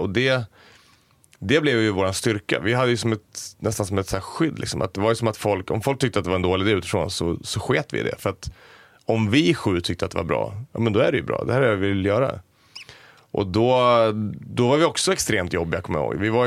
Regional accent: Västerås, Västmanland County, Sweden; now in Stockholm, Sweden; jag kom från Västerås från början. Tänkte att när jag flyttade till Stockholm, då kommer ju det släppa.

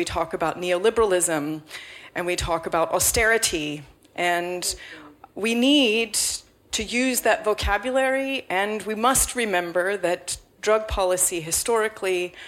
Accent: United States; as an American growing up in the Nancy Reagan era of just say no.

